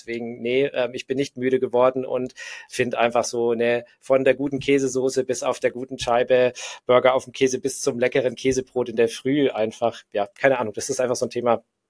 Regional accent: Augsburg, Bavaria, Germany; Also ich wohne nicht im Allgäu selber, sondern ich komme aus Augsburg, also ein bisschen metropoliger als Heimenkirch und Schongau auf jeden Fall sind.

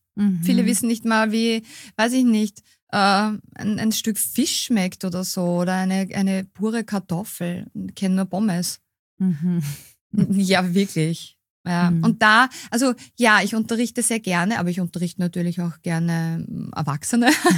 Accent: Austria; Also bei uns in Österreich heißt es Kaffiol

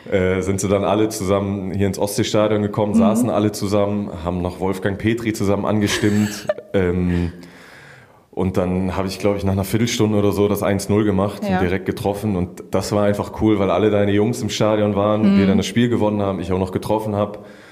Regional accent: Büren, Germany; weil da ist aus meiner Heimat, aus dem Dorf Büren, viele Grüße

